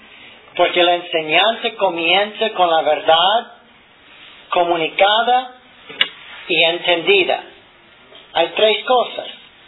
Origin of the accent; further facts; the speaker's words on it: United States; Spanish is a second language; como un americano que soy, no puedo usar el diccionario de esa manera en español.